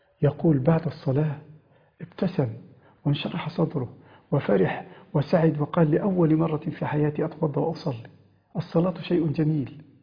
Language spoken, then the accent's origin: Arabic; Egypt; عندنا في مصر